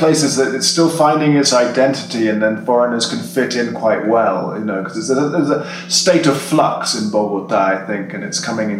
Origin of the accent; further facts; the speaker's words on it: London, United Kingdom; I'm from London. I am from London.